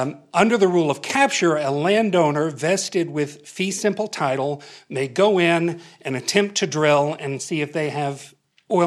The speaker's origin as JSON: {"language": "English", "region": "Texas", "country": "United States", "tie": "born or raised there", "lives_now": "Midland, United States", "said": "I grew up in West Texas. My great-grandfather was a roustabout. My grandfather was a roustabout. My father was a roustabout."}